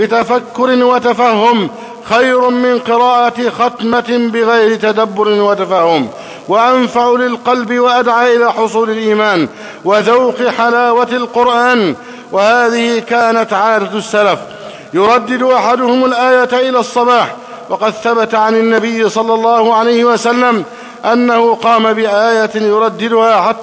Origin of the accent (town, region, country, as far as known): Egypt